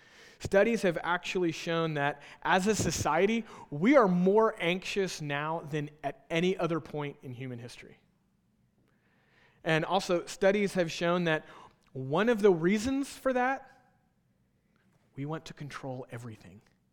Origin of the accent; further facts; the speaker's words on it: Texas, United States; Many of you know that I'm from Texas.